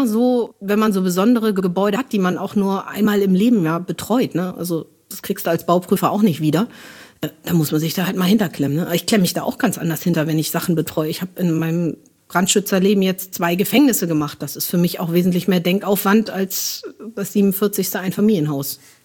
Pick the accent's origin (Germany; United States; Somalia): Germany; Northern Germany; ich komme aus Norddeutschland.